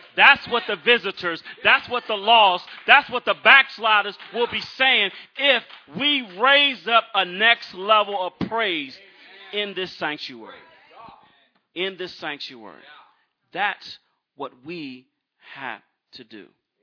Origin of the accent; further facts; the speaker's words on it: Maryland, United States; I am from Maryland, so.